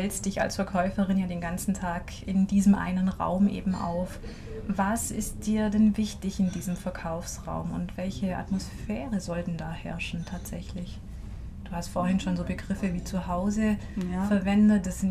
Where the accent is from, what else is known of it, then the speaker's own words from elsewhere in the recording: Friedrichshafen, Baden-Württemberg, Germany; ich bin in Friedrichshafen groß geworden, ich verbinde das mit meiner Kindheit.